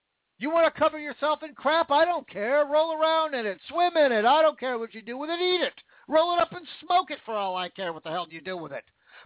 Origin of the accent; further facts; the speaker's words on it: Washington, United States; not only to my home state, which I still love, the state of Washington